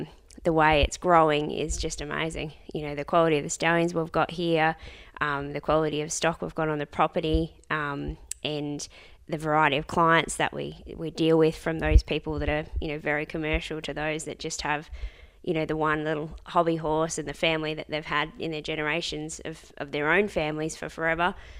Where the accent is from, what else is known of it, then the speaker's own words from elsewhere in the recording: Victoria, Australia; also born or lived in Sydney; So I'm originally from Gippsland, Victoria, and went to Sydney and did my 5 years up there to be a vet.